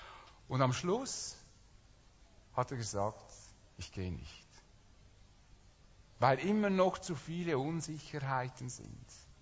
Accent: Switzerland; auch als Schweizer, die sich gewohnt sind, alles zu versichern

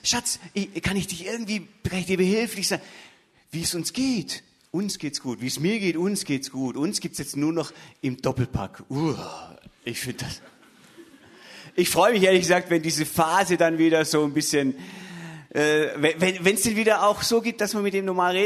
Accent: Stuttgart, Baden-Württemberg, Germany; now in Schorndorf, Germany; Ursprünglich komme ich von Stuttgart und jetzt in Schondorf.

